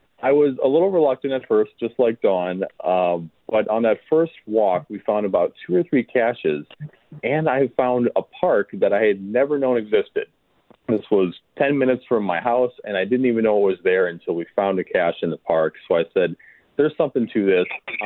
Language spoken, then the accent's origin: English; Farmington, Wisconsin, United States; And I grew up in Farmington in Washington County.